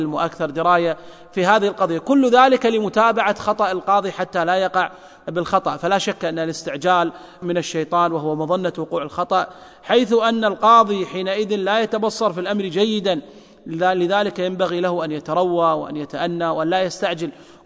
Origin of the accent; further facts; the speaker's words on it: Kuwait; قام بها القلم الجزائي في المحكمة عندنا في الكويت